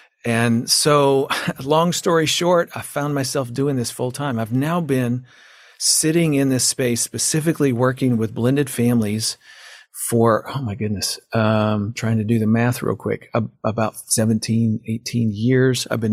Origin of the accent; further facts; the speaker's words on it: Iowa, United States; I grew up in Iowa. We know something about farming in Iowa, but here's the funny thing, Archie. I know nothing about farming. I grew up in the city